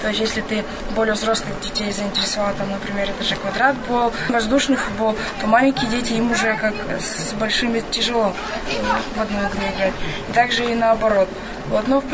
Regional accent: Verkhoturye, Sverdlovsk Oblast, Russia; born there; я родилась в Верхотуре, поэтому я все детство как бы...

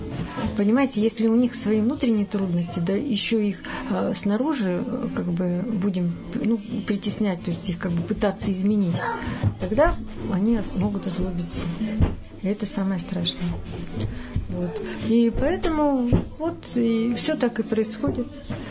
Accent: Nizhny Novgorod Oblast, Russia; Ну, у меня это с детства было, я воспитывалась в Нижегородской области

